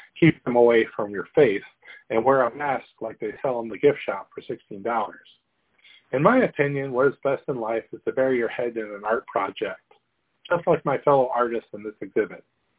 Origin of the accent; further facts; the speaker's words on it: Dubuque, Iowa, United States; born there; Because I was born in Dubuque, one could say I'm an Aboriginal Dubuquer.